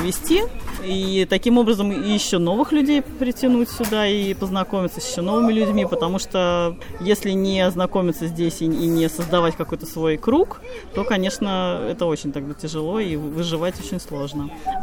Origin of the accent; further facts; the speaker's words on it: Saint Petersburg, Russia; now in Nitra, Slovakia; Я из Санкт-Петербурга, сейчас живу в Нитре, в Словакии.